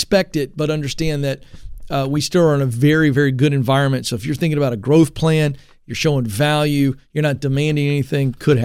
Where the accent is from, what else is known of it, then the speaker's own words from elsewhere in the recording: the South, United States; accent: Southern; I'm a Southerner. I know I've got the accent.